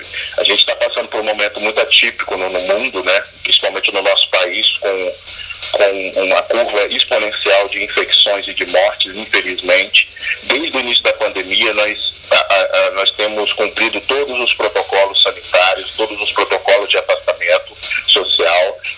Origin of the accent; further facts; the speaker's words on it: Vitória, Espírito Santo, Brazil; Então, eu sou de uma região aqui de Vitória da Grande São Pedro, de São Pedro 5 especificamente, e fui aprender música com 15 anos em um projeto social também.